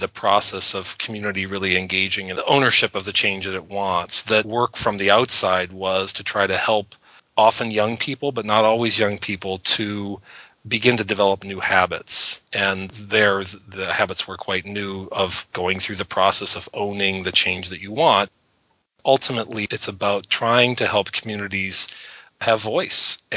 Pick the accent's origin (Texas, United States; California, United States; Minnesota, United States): California, United States; Los Angeles; I grew up in Los Angeles, and we moved to Los Angeles in 1977 or 78. And I remember very distinctly coming over the mountains from the desert by car into the soup.